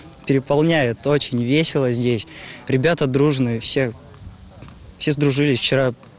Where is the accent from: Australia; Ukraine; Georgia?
Ukraine; now in Russia; Я вообще сам с Украины приехал. Я здесь год, как в России.